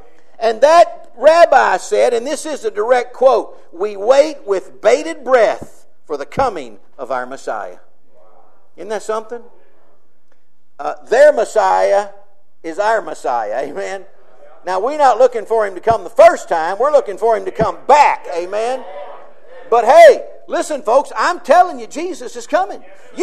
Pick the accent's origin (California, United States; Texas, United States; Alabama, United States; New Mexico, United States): Texas, United States; Now, I'm from Texas, and I can understand this.